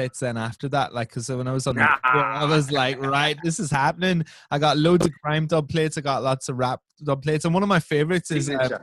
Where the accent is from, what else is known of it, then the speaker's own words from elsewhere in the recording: Northern Ireland, United Kingdom; Like I grew up in Northern Ireland.